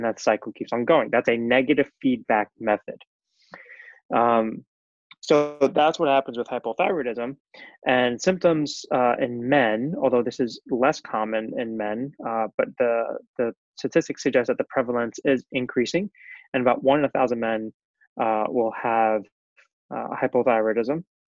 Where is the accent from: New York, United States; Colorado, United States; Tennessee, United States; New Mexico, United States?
New York, United States; I'm from New York. I don't know if your listeners are able to notice yet.